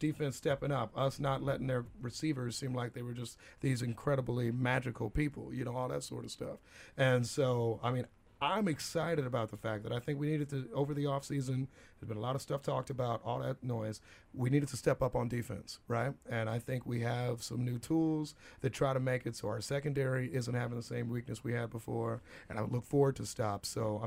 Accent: Kansas City, Missouri, United States; You know, I grew up in Kansas City, and I think the difference that we're seeing from this team versus kind of our Marty Schottenheimer era

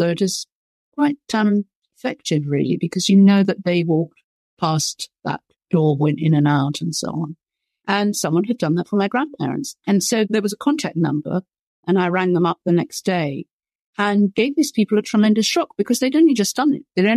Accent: London, United Kingdom; I grew up in London.

